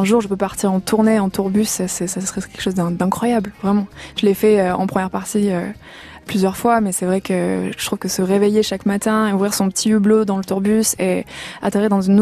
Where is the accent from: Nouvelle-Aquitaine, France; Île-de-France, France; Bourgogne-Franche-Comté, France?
Île-de-France, France; Paris; Je suis parisienne